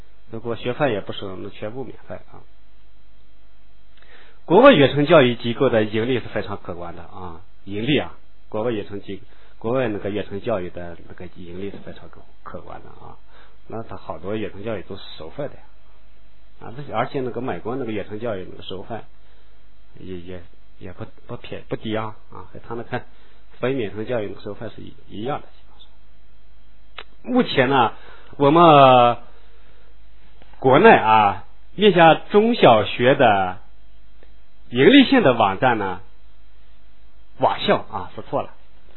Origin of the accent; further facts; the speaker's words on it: China; 那么我们中国人呢，是不是好多成年人也想再学习呢？